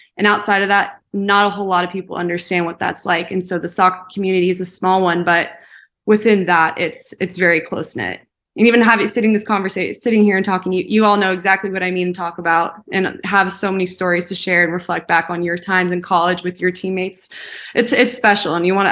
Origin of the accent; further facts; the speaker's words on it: California, United States; I'm from Southern California, which is concrete and palm trees and beaches, which is different.